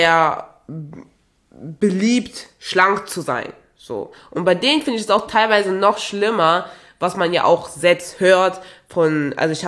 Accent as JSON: {"language": "German", "country": "Togo", "said": "ich komme ja auch ursprünglich aus Togo"}